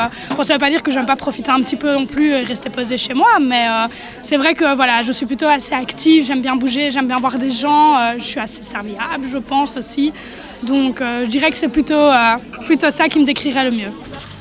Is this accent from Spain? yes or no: yes; Spain; c'est assez typique méditerranéen, c'est parce que comme je viens d'Espagne, bah, évidemment, j'ai aussi pris les caractéristiques de ce pays-là.